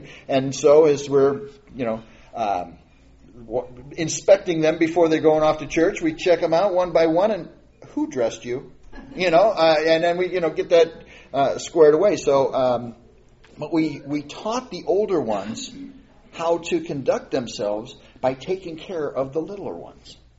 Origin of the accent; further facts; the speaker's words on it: Michigan, United States; now I'm from Michigan, so, you know, I know how to drive in snow.